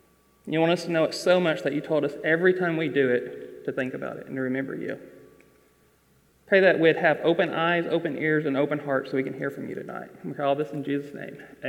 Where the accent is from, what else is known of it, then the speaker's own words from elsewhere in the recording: United States; that's the closest thing I have to Passover as a American and our faith and all that I can come with.